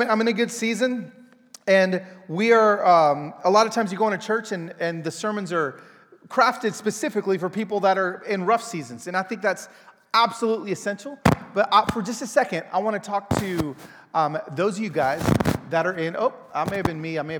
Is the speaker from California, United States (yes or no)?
yes; Pico Rivera, California, United States; born there; And so whenever I come back home, I was born in Pico Rivera, and I'm in Southern California